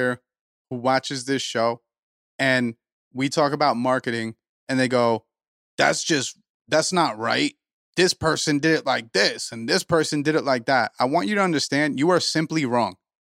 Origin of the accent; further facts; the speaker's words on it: New Jersey, United States; We're three nobodies from New Jersey, right? And me and Bales are two nobodies from New Jersey.